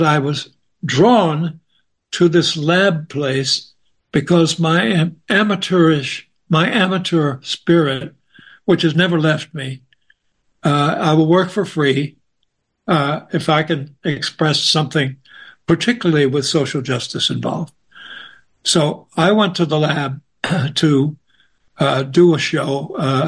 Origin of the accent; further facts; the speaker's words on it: Arkansas, United States; I'm from Arkansas. And we had that in common right away because we're the only two Southerners around, the real Southerners